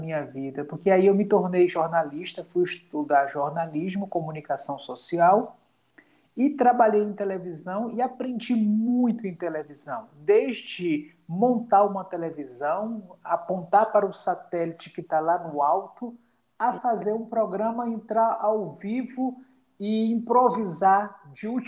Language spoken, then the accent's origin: Portuguese; Bahia, Brazil; Eu venho de longe, né? Eu venho lá do interior da Bahia, aqui no Brasil. E eu nasci em 73, eu tenho 50 anos.